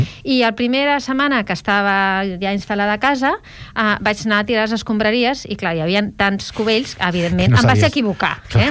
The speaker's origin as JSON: {"language": "Catalan", "region": "Catalonia", "country": "Spain", "said": "Soc catalana, però la meva mare és anglesa."}